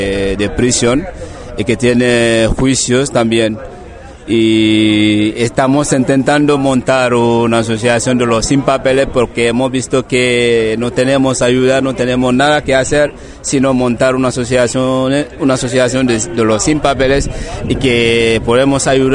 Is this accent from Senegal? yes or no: yes; Senegal; Yo soy de Senegal.